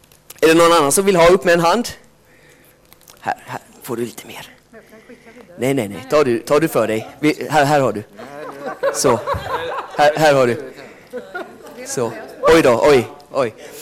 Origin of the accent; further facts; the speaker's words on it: Sweden; Jag är född och uppvuxen i Sverige, så att jag kommer inte från Finland så där.